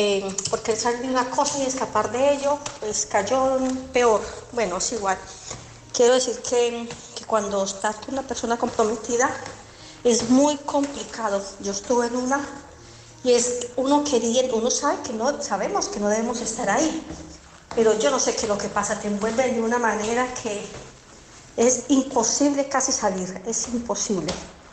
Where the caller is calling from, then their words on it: Barcelona, Catalonia, Spain; de Barcelona